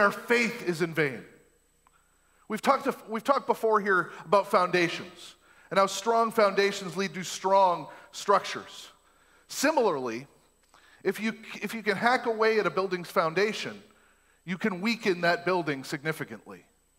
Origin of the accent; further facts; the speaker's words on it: Maine, United States; it used to be on the radio station that I grew up listening to in Maine